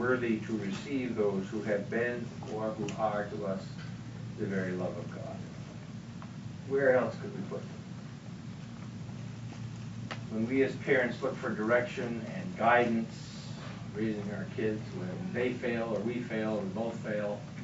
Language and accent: English; Michigan, United States; the motto of my home state, Michigan